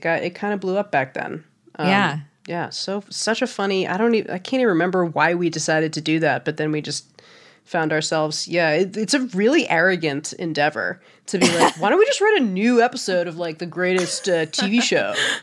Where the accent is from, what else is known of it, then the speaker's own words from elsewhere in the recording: New York, United States; And then kind of came back to New York where I'm from. I'm from New York